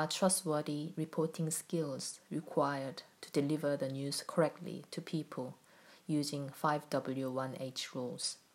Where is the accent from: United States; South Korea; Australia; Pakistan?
South Korea; I'm from South Korea, and my family has a very strong Confucian way of practicing Buddhism.